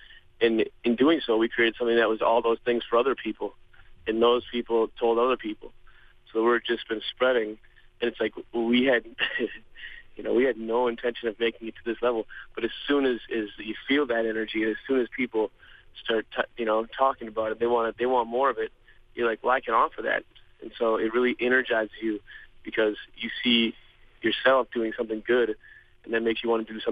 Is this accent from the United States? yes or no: yes; Minnesota, United States; We're from Minnesota, okay?